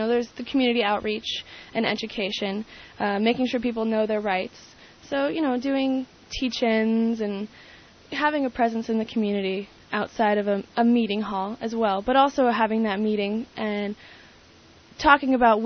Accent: Salinas, California, United States; I'm actually not from Los Angeles.

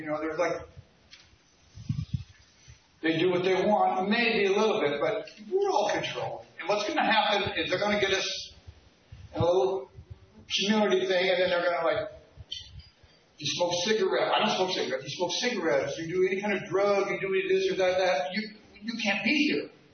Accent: Lodi, California, United States; now in Santa Cruz, United States; I'm from Lodi. I ended up here two or three years ago in Santa Cruz because of a bad divorce thing

